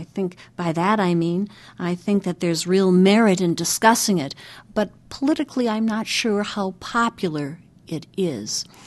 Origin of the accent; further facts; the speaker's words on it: Richland Center, Wisconsin, United States; Which is my hometown, indeed.